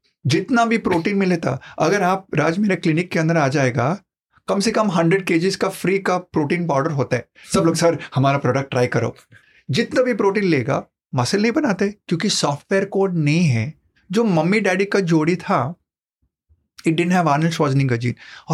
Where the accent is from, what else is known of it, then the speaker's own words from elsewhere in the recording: Goa, India; अभी मैं गोवन हूँ तो हम लोग गोवन में बोलते हैं पाव वाला।